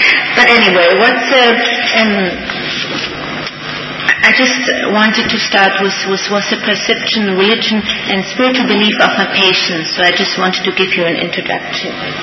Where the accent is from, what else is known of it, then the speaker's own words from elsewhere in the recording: Germany; now in Vienna, Austria; I'm originally from Germany, but I work as a doctor in the oncology in the medical university in Vienna, in a hospital